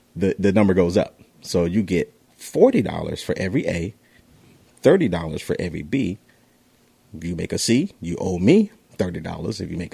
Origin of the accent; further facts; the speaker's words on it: Albany, Georgia, United States; now in Atlanta, United States; I'm from Albany, Georgia. That is not.